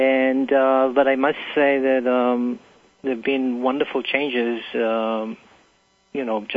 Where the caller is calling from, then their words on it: Teaneck, New Jersey, United States; I'm from Teaneck, New Jersey.